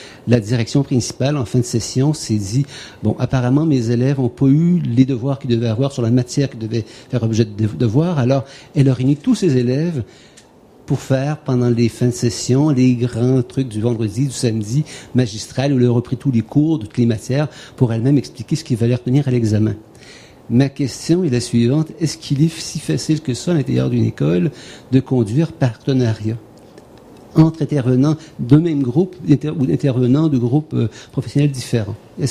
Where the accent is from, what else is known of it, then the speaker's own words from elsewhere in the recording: Quebec, Canada; je viens du Canada, alors je raconte une anecdote et je viens du Canada.